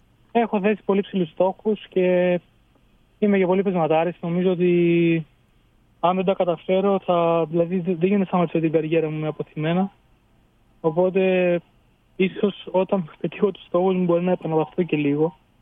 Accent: Greece; είμαι ο Έλληνας, όπως θα πούνε οι αντίπαλοι, ας πούμε.

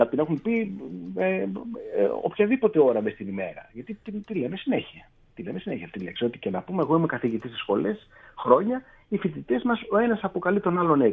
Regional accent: Greece; τους λέω ότι είμαι από την Ελλάδα.

